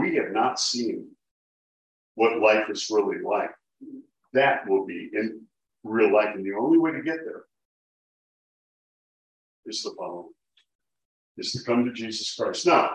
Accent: Milwaukee, Wisconsin, United States; I grew up in Milwaukee. That's probably one of those reasons. Not saying anything against Milwaukeeans or South Division High School or anything like that.

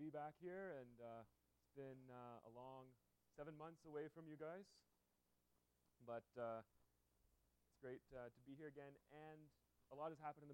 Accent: Canada; And I returned to Canada. Now I'm living in my hometown again, still writing my dissertation.

